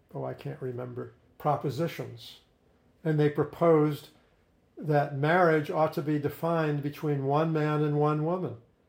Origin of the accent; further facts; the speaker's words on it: New England, United States; You know, I'm from Northern New England